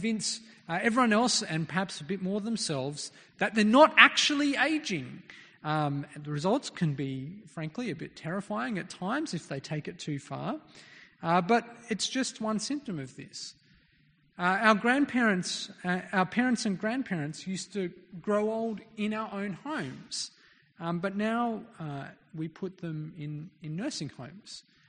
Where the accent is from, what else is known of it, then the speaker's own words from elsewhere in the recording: Papua New Guinea; When I was a kid, I grew up in Papua New Guinea. My parents were missionaries there.